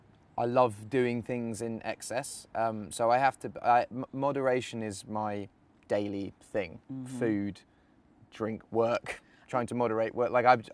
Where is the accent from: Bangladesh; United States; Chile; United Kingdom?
United Kingdom; England; probably the answer is growing up in England